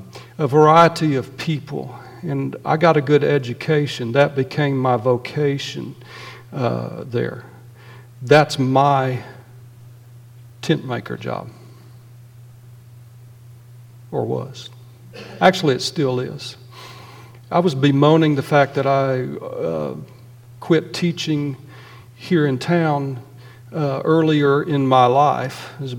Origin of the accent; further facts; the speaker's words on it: South Carolina, United States; And when I grew up in South Carolina, and my parents, I won't say they sent me, they allowed me to go to Abilene Christian University all the way from South Carolina